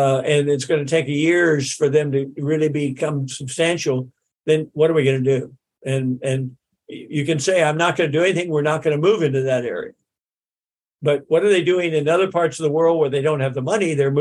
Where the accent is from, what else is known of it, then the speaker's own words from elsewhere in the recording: Arkansas, United States; And I grew up in the Little Rock District when my father was building the dams in North Arkansas, in southern Missouri.